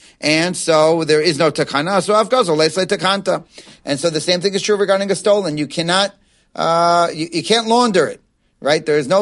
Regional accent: New Jersey, United States; my visit over there to Jersey, to my home state.

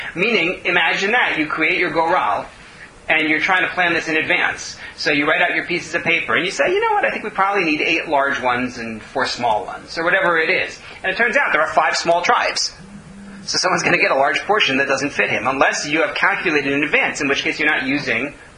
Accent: United States; I don't know where Catalonia is. I'm American.

